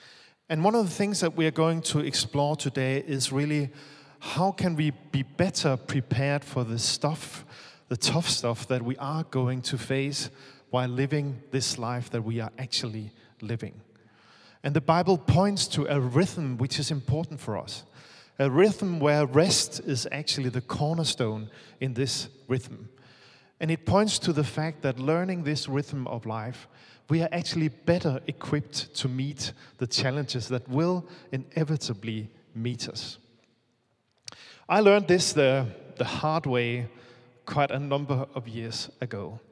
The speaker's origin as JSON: {"language": "English", "town": "Bermondsey", "region": "London", "country": "United Kingdom", "said": "wondering about my mysterious accent, it's because I come from Bermondsey. We live just by London Bridge."}